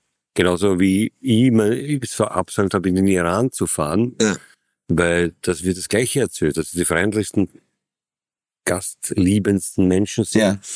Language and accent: German; Austria; Und du bist als Österreicher schon was gewohnt, was Berge und so.